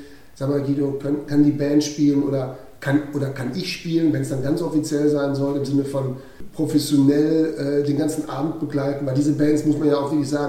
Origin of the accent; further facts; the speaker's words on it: Werne, North Rhine-Westphalia, Germany; Ich bin auch in Werne geboren, wir sind aber nachher nach Runte gezogen, aber ich war trotzdem in Werne auf dem Anne Frank, genau.